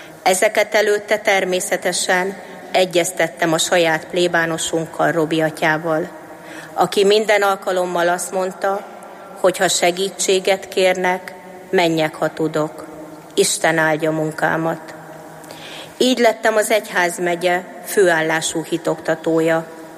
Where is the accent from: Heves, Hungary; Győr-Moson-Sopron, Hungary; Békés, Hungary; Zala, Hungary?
Heves, Hungary; Váraszó; Itt Egerben születtem 1979-ben, és Várasszón nevelkedtem egyszerű, munkásszülők gyermekeként. Kisgyermekkoromtól vallásosan, gyakorló keresztényként élek.